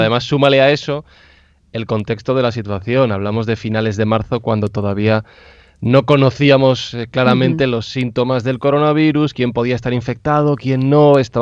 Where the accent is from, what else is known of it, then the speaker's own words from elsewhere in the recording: Madrid, Community of Madrid, Spain; yo soy nacido y crecido en Madrid